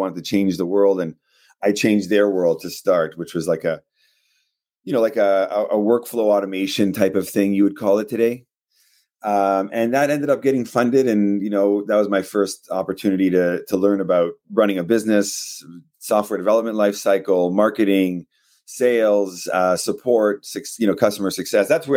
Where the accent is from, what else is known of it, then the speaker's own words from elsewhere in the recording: Quebec, Canada; born there; first language Spanish; English is a second language; now in Ontario, Canada; I think French is my second language. I was born in Quebec. I'm here, I live in Ontario. I think French may be my third language because my parents are Spanish, so you grow up with your cradle tongue, and then English and French